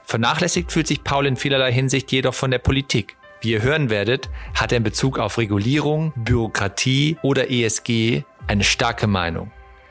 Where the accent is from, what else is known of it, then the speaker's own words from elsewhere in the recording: Gummersbach, North Rhine-Westphalia, Germany; relativ nah an meiner alten Heimat, Gummersbach.